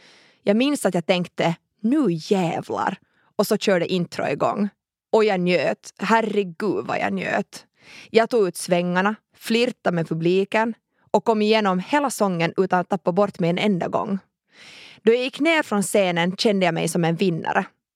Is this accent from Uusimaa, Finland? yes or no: yes; Ekenäs, Uusimaa, Finland; now in Oslo, Norway; När jag flyttade till Oslo kände jag ingen där. Hemma i Ekenäs hade jag alltid sjungit i kör